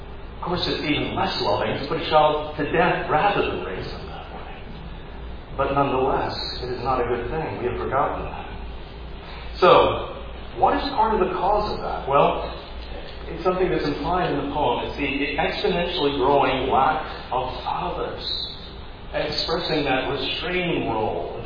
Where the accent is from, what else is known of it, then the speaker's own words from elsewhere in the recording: United Kingdom; now in Fayetteville, United States; For me as a Brit